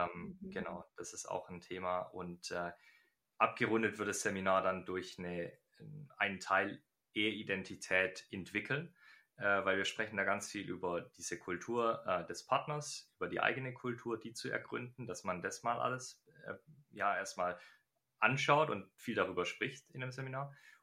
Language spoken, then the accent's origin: German; Germany; für mich als Deutscher war das völlig selbstverständlich